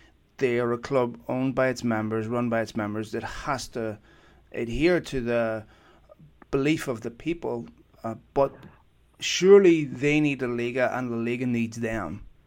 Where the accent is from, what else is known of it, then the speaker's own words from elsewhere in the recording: Belfast, Northern Ireland, United Kingdom; my childhood growing up in Belfast